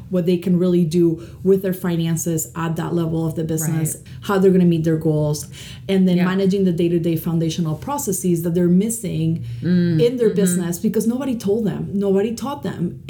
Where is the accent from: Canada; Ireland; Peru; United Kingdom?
Peru; English is a second language; moved away as an adult; now in United States; I was born and raised in Peru. I lived half my life there and then decided to immigrate to the States mm-hmm. to pursue a further education. And so I had family living here. So I was like, you know, I already know English. I'm fluent in the second language.